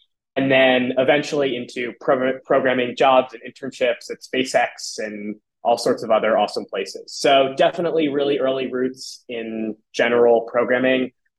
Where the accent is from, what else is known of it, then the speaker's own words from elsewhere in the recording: New York City, New York, United States; I grew up in New York City.